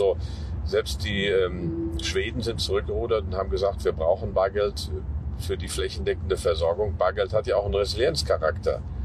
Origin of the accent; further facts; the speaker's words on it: Rhineland-Palatinate, Germany; Also ich komme jetzt langsam in meine Heimatregion, die Eifel.